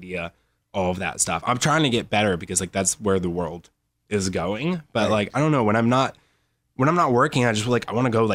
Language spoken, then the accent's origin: English; Phenix City, Alabama, United States; also born or lived in Los Angeles; I'm from LA, but my dad's in the military, so we moved around like everywhere. I'm actually from like, if I had to pick a place, I'd say Phoenix City, Alabama, which is like a little tiny nowhere town.